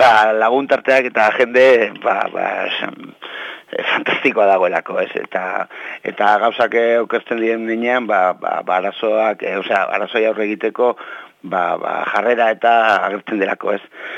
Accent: Bilbao, Basque Country, Spain; nibelez bilbotarra naiz, jaiotze, Santutxua

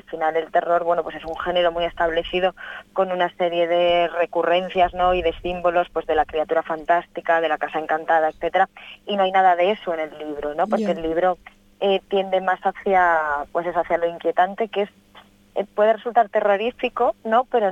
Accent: Zaragoza, Aragon, Spain; now in Valencia, Spain; yo vivo en Valencia, pero soy de Zaragoza, y una vez al mes suelo ir a Zaragoza

